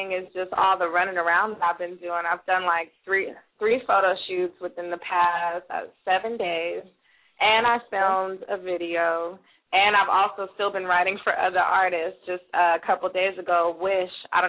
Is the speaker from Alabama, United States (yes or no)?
no; Denver, Colorado, United States; just growing up in Denver, Colorado